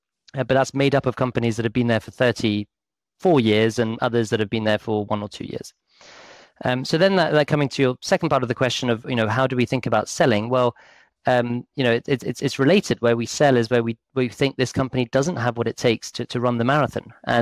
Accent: United Kingdom; I'm British

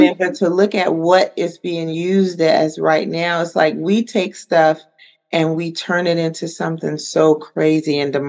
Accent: the South, United States; but I'm from the South. I'm old school, so it's just a little different, you know.

